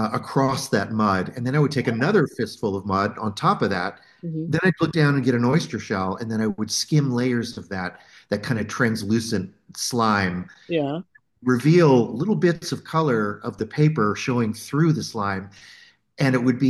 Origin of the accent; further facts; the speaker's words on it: Rokeby, South Carolina, United States; growing up in Rokeby, South Carolina, it was marsh scenes and the beach and sand dunes and really simple docks and all that kind of stuff.